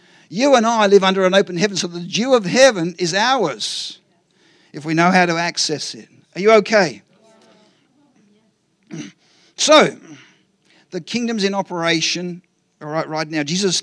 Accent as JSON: {"language": "English", "country": "Australia", "said": "because it's shaped like a boomerang, it goes, and I'm Australian, and it returns"}